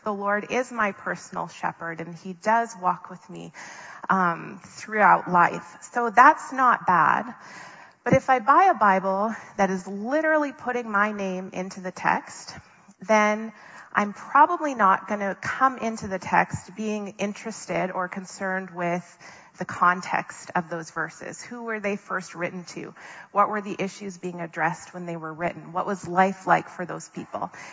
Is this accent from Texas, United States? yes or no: no; Minnesota, United States; I am from the States, but I'm from Minnesota, which is about as close to Canada as you can get. We do not say y'all there.